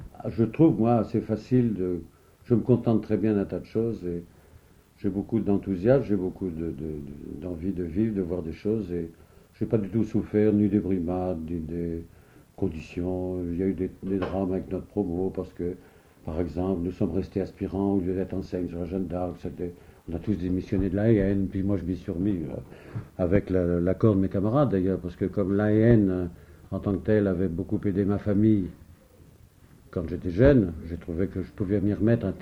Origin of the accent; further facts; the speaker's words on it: Boulogne-sur-Mer, Hauts-de-France, France; also born or lived in Malo-les-Bains / Calais; c'est pour ça que moi je suis né à Malo-les-Bains, parce que ma mère était à Malo-les-Bains, mon père était embarqué à Dunkerque. Puis après, du temps tout môme, j'ai été à Boulogne, puis à Calais